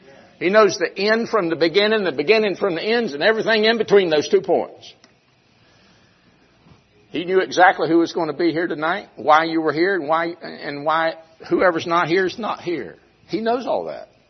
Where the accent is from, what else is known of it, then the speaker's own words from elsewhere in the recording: the South, United States; Now, I was raised in the South, and people in the South, and this is the South